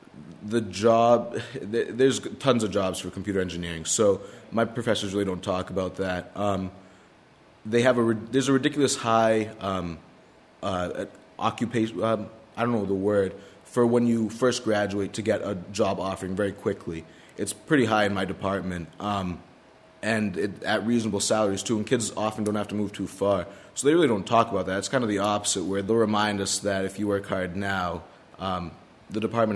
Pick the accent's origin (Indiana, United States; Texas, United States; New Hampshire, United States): New Hampshire, United States; Manchester; I'm from Manchester, New Hampshire. I graduated from Manchester Central High School in the spring of 2008